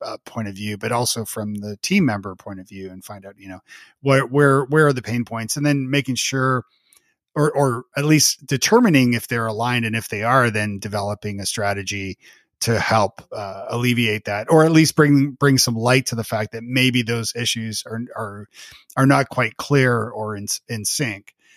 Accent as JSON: {"language": "English", "country": "Canada", "said": "I'm Canadian."}